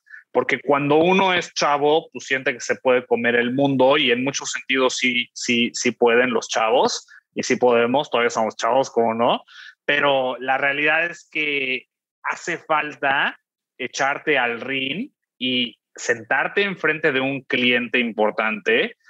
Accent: Mexico; yo soy mexicano

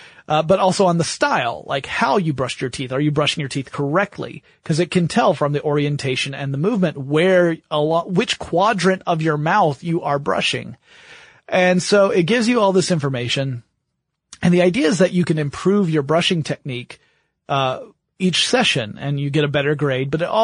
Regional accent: Atlanta, Georgia, United States; And I grew up in the Atlanta area.

